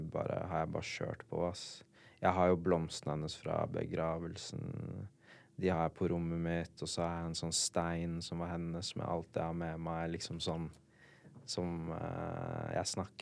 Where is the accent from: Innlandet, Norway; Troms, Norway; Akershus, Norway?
Troms, Norway; Finnsnes; Og så var det noe i byen der oppe, på Finnsnes, der vi var, der vi er fra.